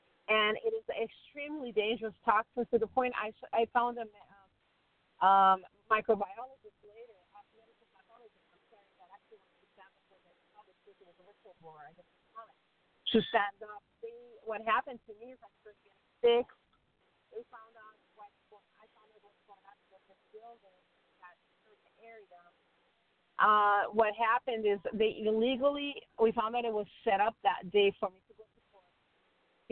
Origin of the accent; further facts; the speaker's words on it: Iran; English is a second language; now in United States; Actually, I'm an Iranian woman. I'm calling from Minnesota here